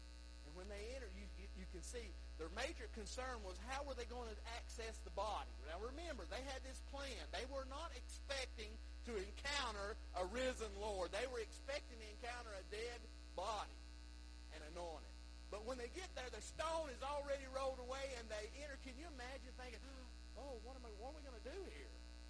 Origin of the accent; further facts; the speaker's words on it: Morganton, North Carolina, United States; I grew up in Morganton, off the mountain. Most people know where Morganton's at, in the little town of Oak Hill, which is north of 181.